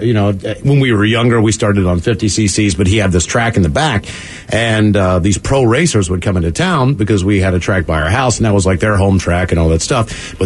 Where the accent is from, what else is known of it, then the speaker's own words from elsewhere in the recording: West Virginia, United States; the guys that lived next door to me when I grew up in West Virginia, they were all into motocross.